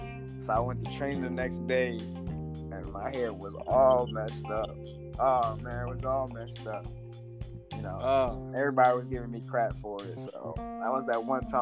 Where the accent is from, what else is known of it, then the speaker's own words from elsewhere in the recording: Baltimore, Maryland, United States; Nah, I'm from Baltimore.